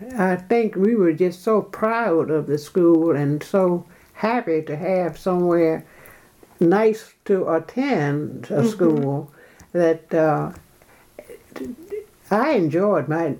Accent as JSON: {"language": "English", "town": "Williamsburg", "region": "Virginia", "country": "United States", "said": "And we came here from Williamsburg, Virginia."}